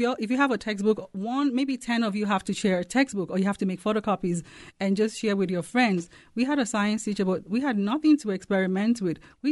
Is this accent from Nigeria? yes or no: yes; Nigeria; now in United States; So originally I'm from Nigeria, and I went to school in Nigeria, and I migrated to the U.S. in 1999.